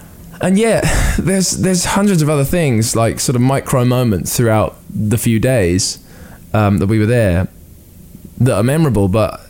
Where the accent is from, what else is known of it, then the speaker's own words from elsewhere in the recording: United Kingdom; And I think as a British person, you come to America and you want a bit of that.